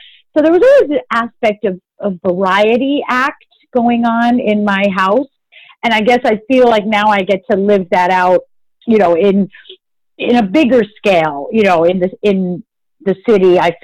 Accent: Hyde Park, New York, United States; So as you know, I grew up in Hyde Park, New York, a very beautiful small town about 2 hours from the city.

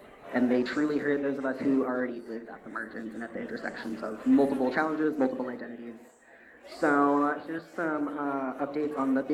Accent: Georgia, United States; moved away as an adult; Spent the majority of the beginning of my life in Georgia, left at 18, went to college in Northern Virginia.

